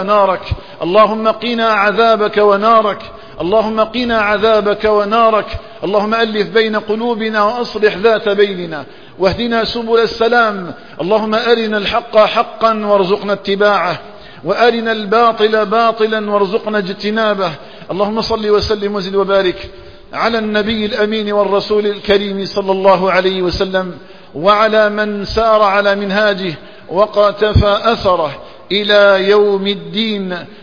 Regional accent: Algeria

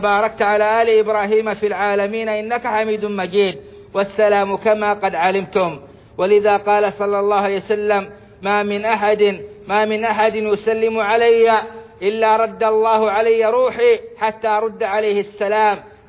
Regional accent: Saudi Arabia

